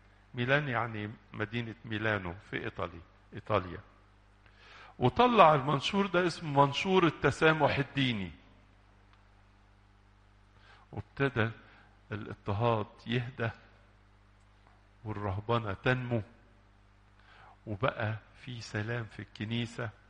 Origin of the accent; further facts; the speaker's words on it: Egypt; يا بختنا كأقباط، يا بختنا كمصريين، يا بختنا أن هذه الأحداث التاريخية تمت على أرضنا، تمت على أرضنا هنا في الأسكندرية أو في سائر البلاد.